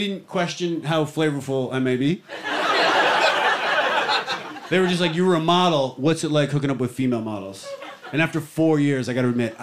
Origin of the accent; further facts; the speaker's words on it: Canada; I am from Canada